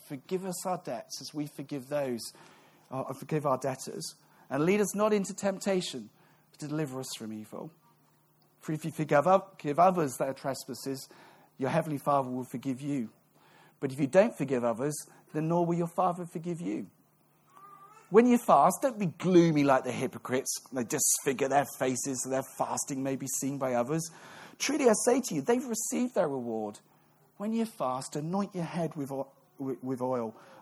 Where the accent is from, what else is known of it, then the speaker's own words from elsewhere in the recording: United Kingdom; now in Netherlands; I sneak in as a Brit and do a Bible reading.